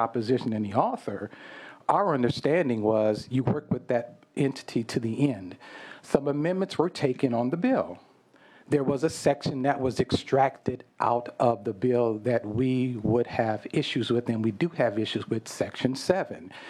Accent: California, United States; I respect our institution as a Californian, and I respect the process.

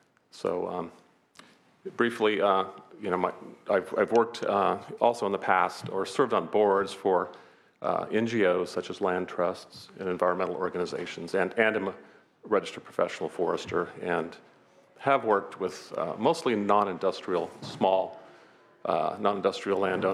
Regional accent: San Diego, California, United States; I grew up in San Diego.

